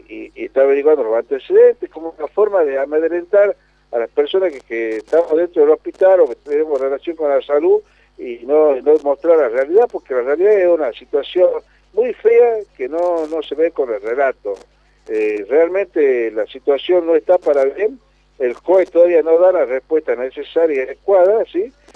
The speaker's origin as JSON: {"language": "Spanish", "town": "San Pedro", "region": "Jujuy", "country": "Argentina", "said": "Mire, soy de San Pedro, Jujuy."}